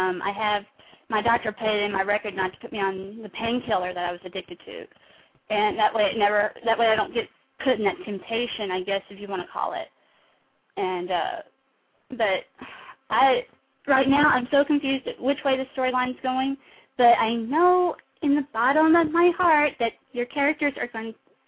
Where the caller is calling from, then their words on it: Kaufman, Texas, United States; I'm calling from Kaufman, Texas, actually.